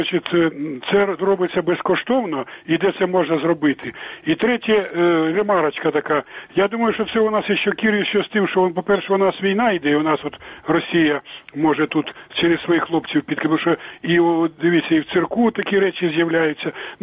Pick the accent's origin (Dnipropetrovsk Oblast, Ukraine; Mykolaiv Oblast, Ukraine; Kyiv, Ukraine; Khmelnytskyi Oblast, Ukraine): Kyiv, Ukraine